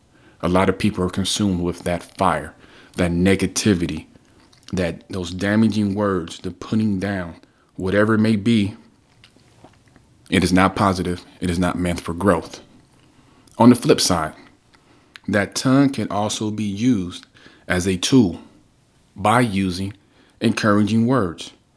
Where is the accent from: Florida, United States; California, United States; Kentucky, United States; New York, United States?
California, United States; I'm from Cali, and I just, ever since I was little, I remember there was always fires in the hills somewhere.